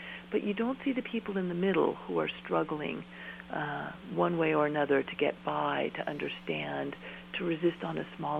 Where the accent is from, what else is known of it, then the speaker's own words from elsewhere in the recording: Colorado, United States; with both my parents being German, and I grew up in Colorado, and there were always a lot of Germans